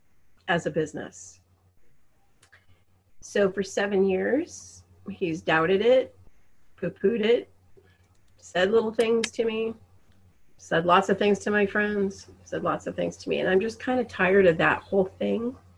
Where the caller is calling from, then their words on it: Henderson, Nevada, United States; From Henderson, Nevada.